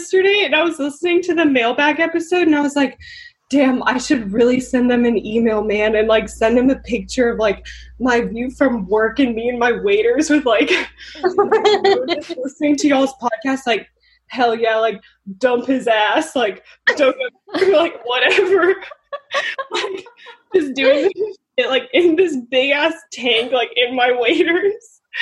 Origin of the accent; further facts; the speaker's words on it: Atlanta, Georgia, United States; now in Bodega Bay, United States; Yeah, I came from Atlanta. So I live on Bodega Bay